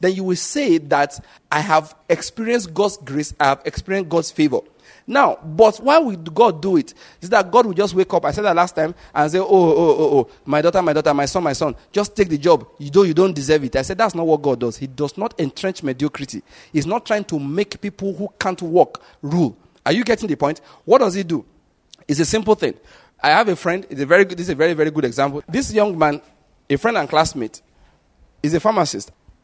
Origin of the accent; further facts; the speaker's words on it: Nigeria; they employed me as a Nigerian.